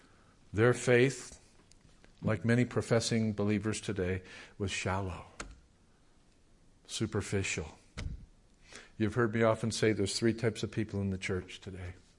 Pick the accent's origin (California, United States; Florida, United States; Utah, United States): California, United States; La Puente; But I grew up in La Puente.